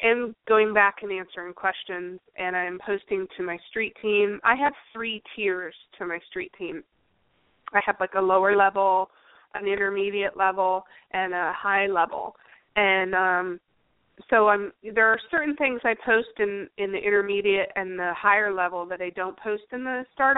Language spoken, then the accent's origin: English; California, United States; moved away as an adult; Oh, no, because I was originally from California. So that's why I don't sound like a New Jersey girl. I moved here 12 years ago. So I don't have a Jersey accent.